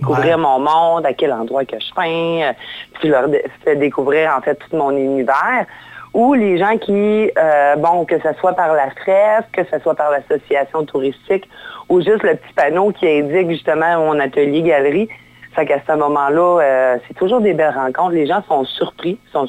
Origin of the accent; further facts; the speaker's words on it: Baie-Comeau, Quebec, Canada; born there; Mais c'est sûr que Bécomo, c'est un incontournable. C'est ma ville natale.